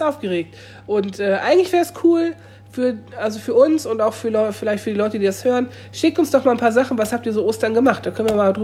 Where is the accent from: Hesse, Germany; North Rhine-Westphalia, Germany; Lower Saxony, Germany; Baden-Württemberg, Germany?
Lower Saxony, Germany; ich komme ja nicht von hier. Ich bin ja Niedersachse, ich bin hier.